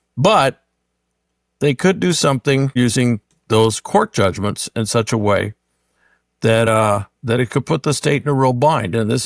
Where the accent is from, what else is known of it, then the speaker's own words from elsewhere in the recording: California, United States; bring it back to my home state, California